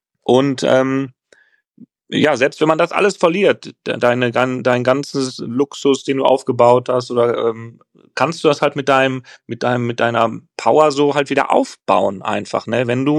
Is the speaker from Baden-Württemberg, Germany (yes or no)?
no; Essen, North Rhine-Westphalia, Germany; ich komme ja eigentlich aus Altenessen. Altenessen sagt man immer, ist dann halt so ein bisschen Ghetto. Aber auch da, wenn du da halt so drin bist, merkst du das nicht. Ne? Jetzt wohne ich halt woanders, jetzt wohne ich im Essener Süden, ein bisschen schöner.